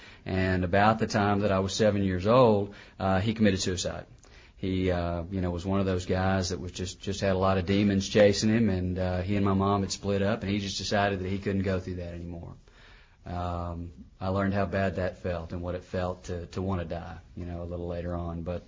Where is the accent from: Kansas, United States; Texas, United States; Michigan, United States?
Texas, United States; Cedar Hill; I grew up in Cedar Hill, Texas, and that used to be a real small redneck town that there was really not much to do in except drink and party and kind of run around.